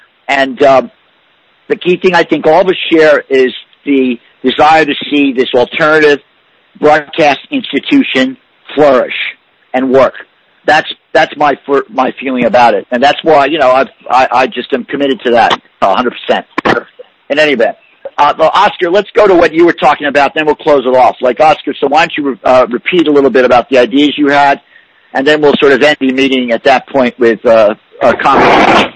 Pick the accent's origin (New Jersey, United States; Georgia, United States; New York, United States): New York, United States; New York City; And I say that unabashedly and factually as a New Yorker